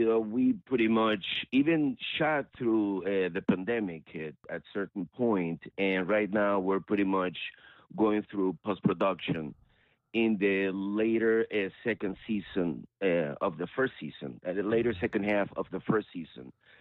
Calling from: Los Angeles, California, United States; Right in between in Sherman Oaks and Studio City.

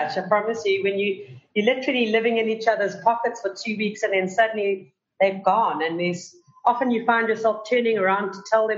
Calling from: Cape Town, Western Cape, South Africa; I'm sitting here in Cape Town, the mother city.

